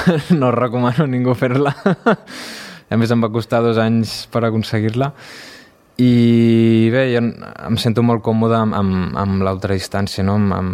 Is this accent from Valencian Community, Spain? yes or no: no; Catalonia, Spain; now in Montseny, Spain; jo no sóc d'aquí, sóc del Garraf, i fa un any i mig que vaig anar a viure al poble de Montseny.